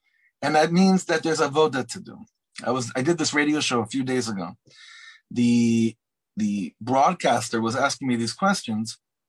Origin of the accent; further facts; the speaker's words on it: Beverly Hills, California, United States; for instance, I come from Beverly Hills, right?